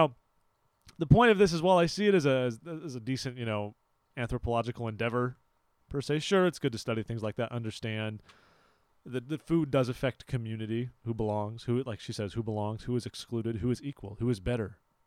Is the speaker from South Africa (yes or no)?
no; California, United States; Growing up in California, yeah, we'd have them at my grandma's house.